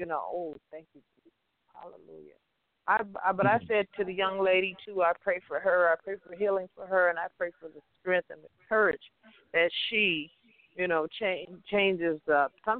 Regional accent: Compton, California, United States; I was born and raised in Compton and the gangbangers and everything, but I didn't gangbang

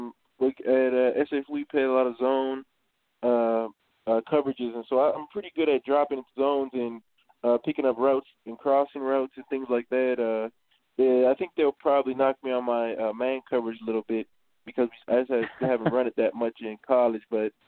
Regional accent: Canada; Or maybe a Canadian theme, just because I'm from Canada

